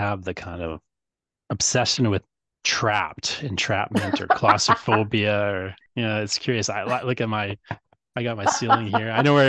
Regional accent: England, United Kingdom; I'm English and I completely agree.

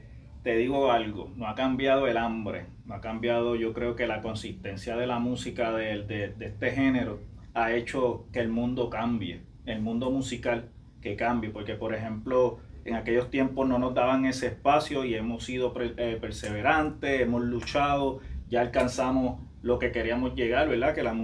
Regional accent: Carolina, Puerto Rico; porque somos de Carolina.

